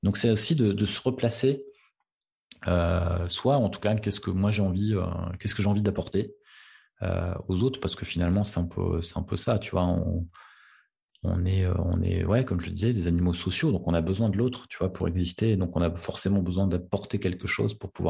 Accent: Hauts-de-France, France; je suis originaire du Nord, c'est l'anagramme de Nord

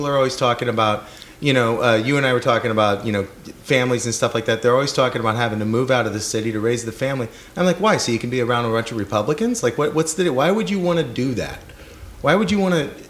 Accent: Stockton, California, United States; Oh, they moved to California. That's where I'm from. I'm from Stockton.

